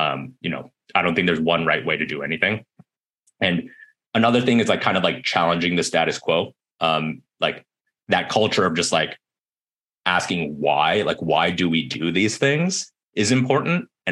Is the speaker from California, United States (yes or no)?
yes; Berkeley, California, United States; now in San Francisco, United States; So I was actually born and raised in Berkeley, and all of my education in Berkeley too.